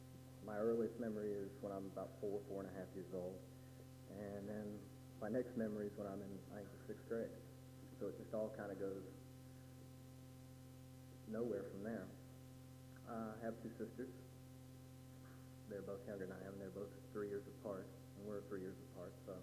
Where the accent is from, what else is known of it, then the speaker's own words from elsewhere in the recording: Silver Spring, Maryland, United States; born there; I was born in Maryland, like I said, in Silver Springs area, which is a suburb of Washington, D.C.